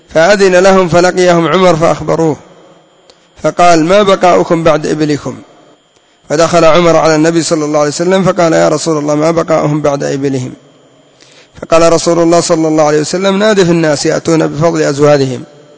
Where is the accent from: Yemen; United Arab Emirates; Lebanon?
Yemen; عندنا في اليمن انتشر اسم عبده، هذا عبده غلط،